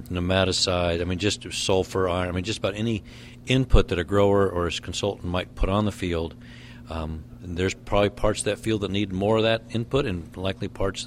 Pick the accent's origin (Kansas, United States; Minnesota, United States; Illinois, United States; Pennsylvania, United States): Kansas, United States; Salina; I am from Solana, Kansas.